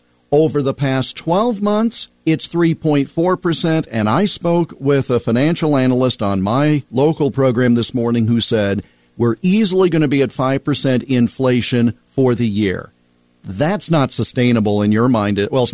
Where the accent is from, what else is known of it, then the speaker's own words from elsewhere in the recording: Iowa, United States; my home state of Iowa, the same thing.